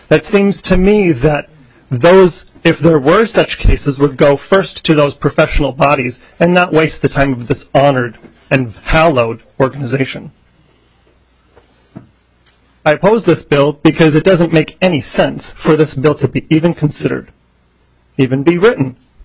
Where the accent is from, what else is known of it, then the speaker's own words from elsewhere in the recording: St. Cloud, Minnesota, United States; also born or lived in Robbinsdale; now in Hudson, United States; I live in Hudson, Wisconsin, but I was a longtime resident of Robbinsdale, Minnesota. I grew up in St. Cloud